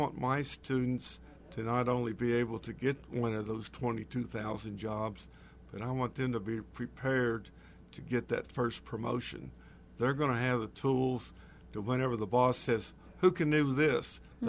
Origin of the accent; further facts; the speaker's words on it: Oklahoma, United States; I'm originally from Oklahoma. I have a bachelor's and master's degrees from Oklahoma State University